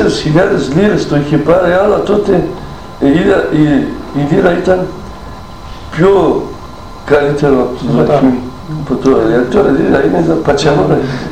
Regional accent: Filida, Greece; Εκεί μαζεύονταν κάθε μέρα μερακλίδες παιδιά από το χωριό μου, από τη Φιλίδα και παίζανε. Και εγώ τότε πολύ μικρός, άλλο να ήμουν 7-8 χρόνια, ούτε.

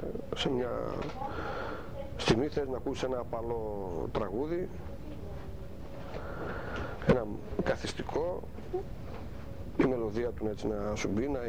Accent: Eastern Macedonia and Thrace, Greece; born there; Η θρακιώτης πόντιος, όπως πώς θα το πούμε τώρα. Πρώτα τι είμαι, ας πούμε, γεννήθηκα στη Θράκη.

